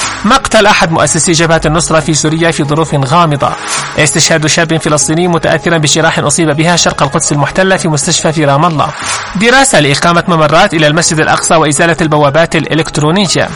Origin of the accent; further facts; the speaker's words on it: Yemen; كان خبر إطلاق صاروخ بركان H2 لذيذا علينا كيمنيين ومؤلم على السعوديين العايشين خارج الطبيعة.